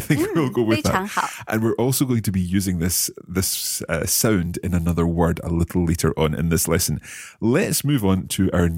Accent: Scotland, United Kingdom; I'm not from China. This is probably very clear from my bad Chinese accent. But I am from Scotland.

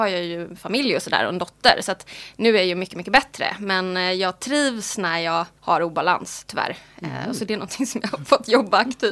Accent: Småland, Sweden; Jag tror att jag är uppvuxen i Småland, alltså liksom på landet. Och kände nog aldrig riktigt att jag passade in där faktiskt.

